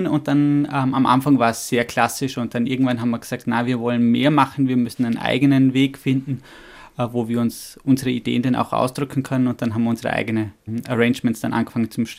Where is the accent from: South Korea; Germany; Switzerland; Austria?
Austria; Vorarlberg; Ich spiele Akkordeon und komme ursprünglich aus Vorarlberg.